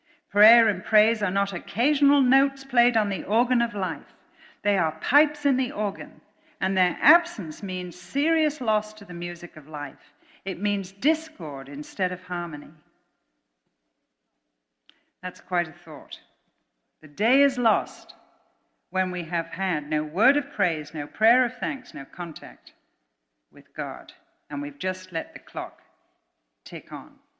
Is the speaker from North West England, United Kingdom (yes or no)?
yes; Liverpool, North West England, United Kingdom; a beautiful, beautiful 200-year-old grandfather clock from England, from Liverpool, from my hometown.